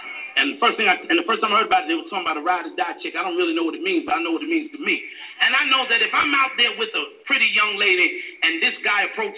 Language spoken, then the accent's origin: English; New York, United States; I'm from New York. I've been saved now 30 years or more. I can't keep count. I live in the country now.